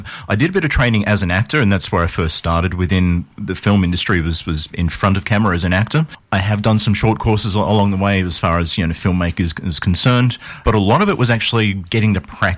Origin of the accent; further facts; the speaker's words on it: Sydney, New South Wales, Australia; I'm a filmmaker from Sydney.